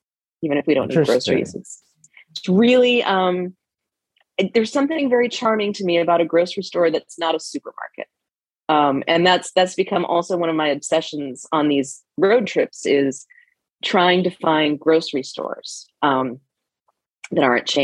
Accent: Florida, United States; I grew up in Central Florida, Central Coastal Florida, we shopped at Publix.

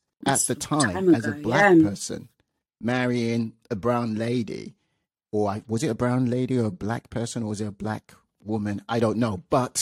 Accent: Nigeria; Well, take it from someone who's also married to a Tamilian, and I'm Nigerian.

